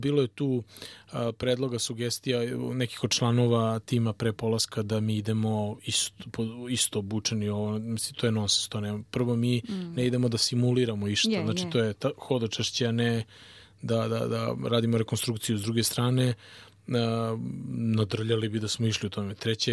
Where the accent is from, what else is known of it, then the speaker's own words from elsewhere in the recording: Serbia; Jer obično stariji ljudi guraju kod nas u Srbiji sve vezano za istoriju i bitne stvari